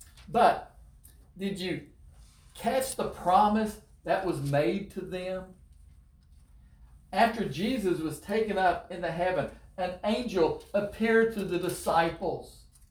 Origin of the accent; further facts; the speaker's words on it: the South, United States; I grew up in the South, and I'm used to seeing Civil War soldiers, but not Revolutionary.